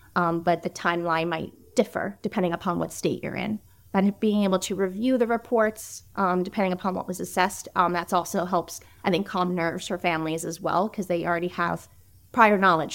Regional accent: New Jersey, United States; I'm speaking more towards New Jersey. I'm from New Jersey.

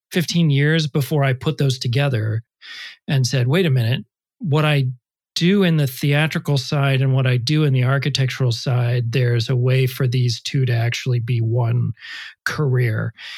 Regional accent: Illinois, United States; In the middle of Illinois. So really good farmland, really good corn. I grew up literally surrounded by cornfields.

